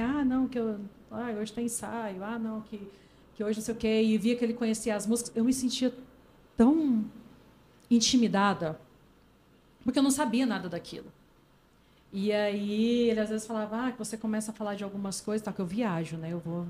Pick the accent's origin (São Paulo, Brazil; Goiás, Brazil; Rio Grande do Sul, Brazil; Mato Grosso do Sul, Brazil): Goiás, Brazil; minha família, eu sou goiana. Todo final de semana a gente ia pra fazenda.